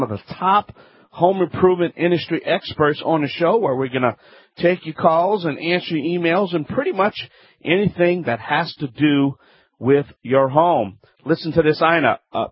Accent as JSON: {"language": "English", "region": "Louisiana", "country": "United States", "said": "That's right. I am"}